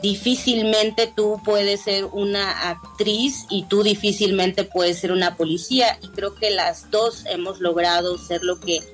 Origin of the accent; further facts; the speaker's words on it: Miahuatlán, Oaxaca, Mexico; Hola a todos, a todas. Vengo de la Sierra Sur del estado de Oaxaca. Crecí en una pequeña comunidad en el mercado de Miahuatlán.